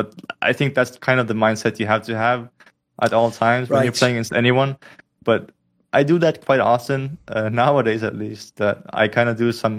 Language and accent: English; Estonia; first language Estonian; English is a second language; I've basically never played in a team where I would speak Estonian, my mother language.